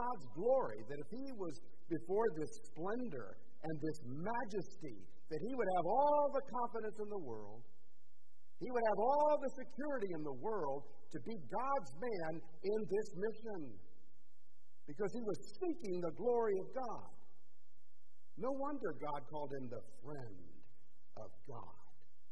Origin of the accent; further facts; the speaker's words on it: United States; I mean, as an American, as somebody who's very practical, and as Americans, we tend to be more pragmatic